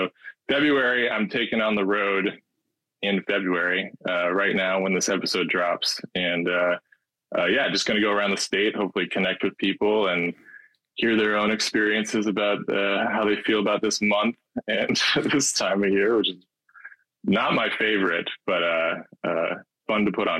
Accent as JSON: {"language": "English", "town": "Tomah", "region": "Wisconsin", "country": "United States", "tie": "born or raised there", "said": "I grew up in Toma, Wisconsin. You heard of Toma?"}